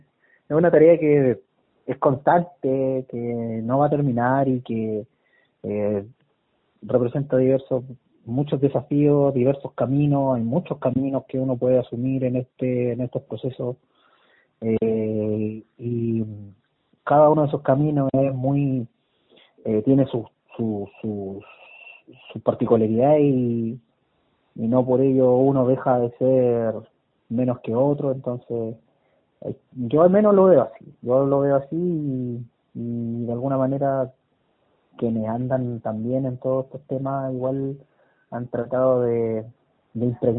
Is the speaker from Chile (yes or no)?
yes; Purén, Araucanía, Chile; yo vengo de Purén, de allá son mis padres y mi familia, paterna y materna, y bueno, mi padre … mi madre